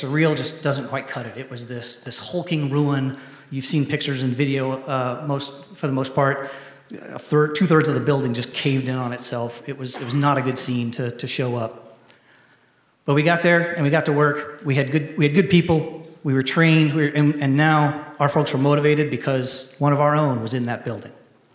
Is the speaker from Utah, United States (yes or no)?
no; Springfield, Missouri, United States; born there; So I was born in Springfield, Missouri. I went to college and ROTC at the University of Kansas.